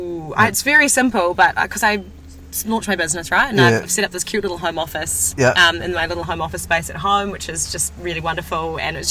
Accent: New Zealand; being in France at, you know, at the Rugby World Cup final and actually seeing us on the world stage

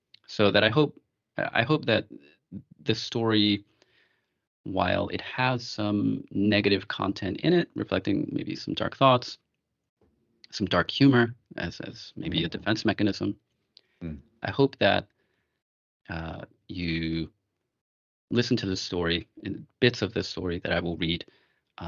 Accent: New York City, New York, United States; growing up in the Bronx and you know, things I had experienced.

